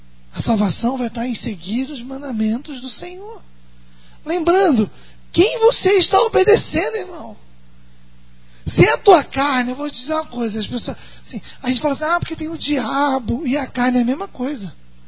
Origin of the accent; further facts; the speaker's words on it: Brazil; A gente, como brasileiro, a gente tem uma facilidade muito, muito de desmerecer as nossas coisas.